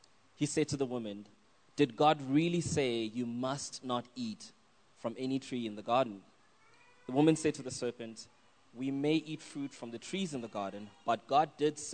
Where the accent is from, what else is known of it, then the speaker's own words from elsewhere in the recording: Brakpan, Gauteng, South Africa; I'm from Brakpan, so we definitely will be braaiing, because that's what we do in Brakpan.